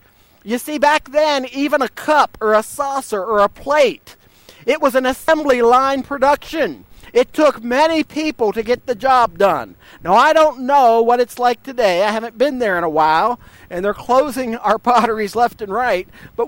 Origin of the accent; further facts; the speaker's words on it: East Liverpool, Ohio, United States; Back in my hometown of East Liverpool, if you don't know it, I'm sure I've told you before, East Liverpool used to be known as the pottery capital of the world.